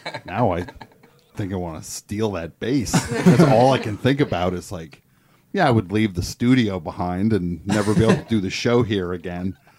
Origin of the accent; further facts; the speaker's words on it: New Jersey, United States; Like I'm from New Jersey, and it's just like you throw a rock and you hit Italian